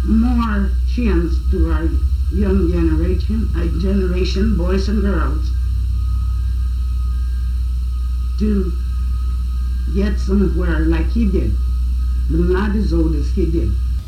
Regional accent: United States; English is a second language; Me, as an American, I ask for freedom, for justice, and that liberty.

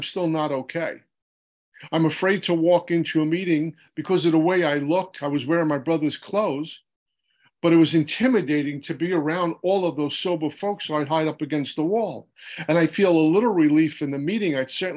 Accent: Brooklyn, New York, United States; picking up a drink in Brooklyn, New York, where I'm from. You can tell by the way I speak, I'm not from Alabama. But growing up in Brooklyn at 14 years old

